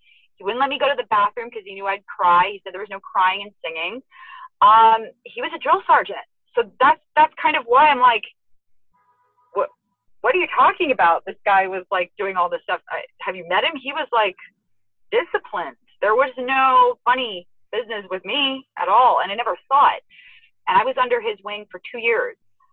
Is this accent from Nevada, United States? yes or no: yes; Las Vegas, Nevada, United States; So went from, you know, growing up in Vegas and having a nice lifestyle, my father being incarcerated, then my mom being a single mother